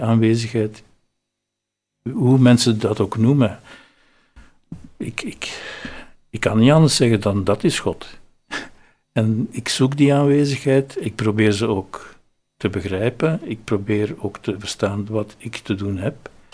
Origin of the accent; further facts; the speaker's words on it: Rotselaar, Flemish Brabant, Belgium; Ik kom uit Rotselaar, dat is een andere kant van Leuven, naar het noorden toe. Ik ben als tweede geboren in dat gezin van 10 kinderen.